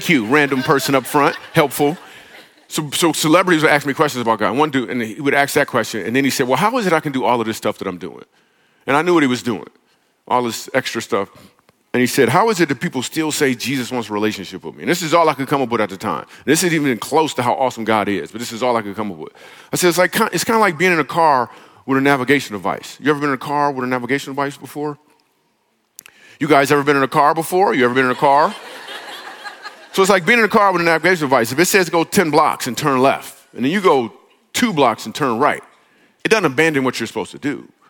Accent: Grand Rapids, Michigan, United States; this Bible was made in Grand Rapids, Michigan. I'm like, me too.

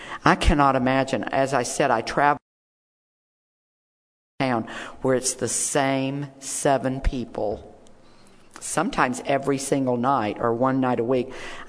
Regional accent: Deep South, United States; I had a secret growing up in the Deep South.

